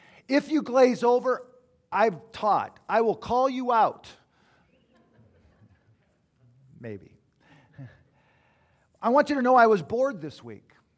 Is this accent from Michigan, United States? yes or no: yes; Michigan, United States; Ugh, I'm from Michigan.